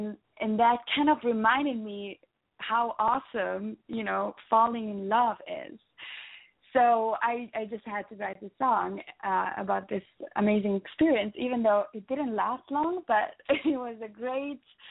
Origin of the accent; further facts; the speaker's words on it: Ticino, Switzerland; first language Italian; English is a second language; I speak Italian as my mother language because I grew up in the Italian side of Switzerland, and then I speak German, and I learned French and English in school, and then I also speak Swiss German.